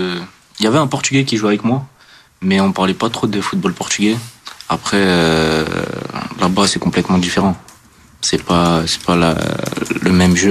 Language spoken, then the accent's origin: French; France; j'étais pour Monaco parce que je suis française.